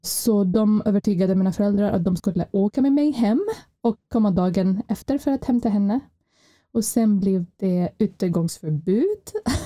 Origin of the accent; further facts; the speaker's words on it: Palestine; now in Sweden; Jag är född och uppvuxen i Palestina